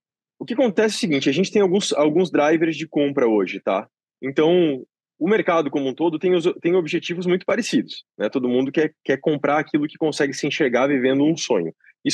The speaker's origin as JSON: {"language": "Portuguese", "town": "Joinville", "region": "Santa Catarina", "country": "Brazil", "tie": "born or raised there", "lives_now": "São Paulo, Brazil", "said": "Eu moro há 2 anos em São Paulo, mas sou natural de Joinville."}